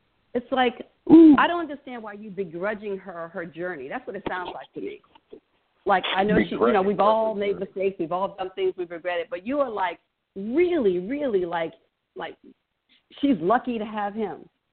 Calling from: Long Island, New York, United States; I'm calling from Long Island.

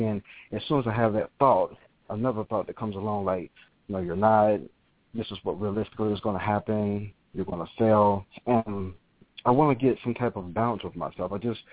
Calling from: Nashville, Tennessee, United States; I'm actually calling from Nashville, Tennessee.

